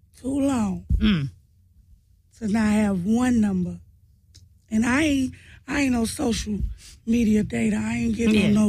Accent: Midwest, United States; We is from the Midwest.

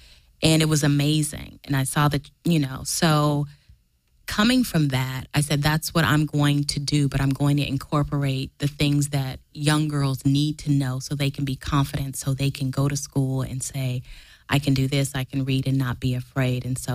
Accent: Kansas, United States; I'm from Kansas. I grew up where you go outside, you play all day

